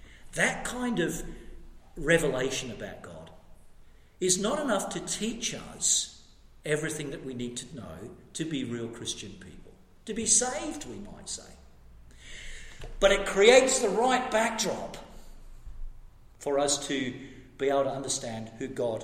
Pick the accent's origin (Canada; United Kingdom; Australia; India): Australia; Western Australia; because I'm an Australian as well as a West Australian.